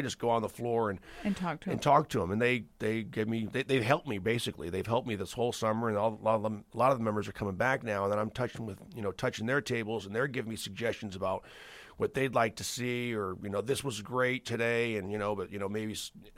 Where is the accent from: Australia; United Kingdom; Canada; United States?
United States; Missouri; born there; You know, I was born in Missouri. We had a 120 acre farm there and all that was organic and as it should be, you know, that's 40 plus years ago.